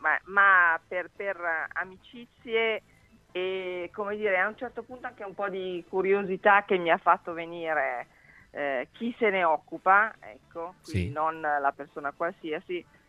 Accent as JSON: {"language": "Italian", "region": "Piedmont", "country": "Italy", "said": "Il dialetto piemontese alle nostre parti si dice che ho perso il porcello, per dire quando perdo la pazienza."}